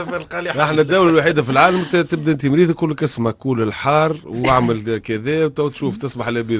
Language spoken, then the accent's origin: Arabic; Tunisia; نمشي تونسي انا تونسي